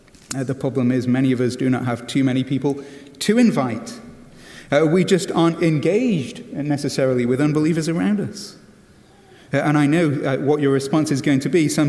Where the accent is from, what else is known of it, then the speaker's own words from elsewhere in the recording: England, United Kingdom; accent: English; now in United States; I have fought as hard as I could to maintain my English accent, as well as my British charm.